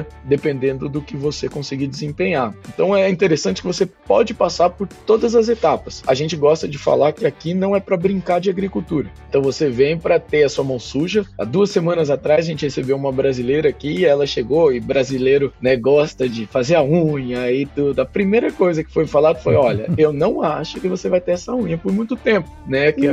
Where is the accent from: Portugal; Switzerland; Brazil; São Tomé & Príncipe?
Brazil; eu como um bom brasileiro, eu fico no pé desses caras aí. Eu falo, né, se algum brasileiro vier pra cá